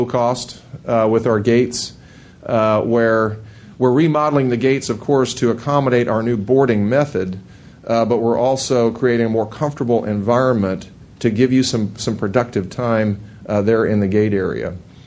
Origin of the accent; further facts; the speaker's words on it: San Antonio, Texas, United States; I grew up in San Antonio, so I'm going from San Antonio to Houston.